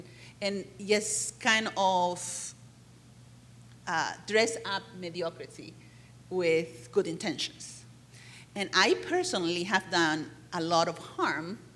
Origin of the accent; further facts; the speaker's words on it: Bolivia; English is a second language; Like, I come from a third world country. I'm from Bolivia.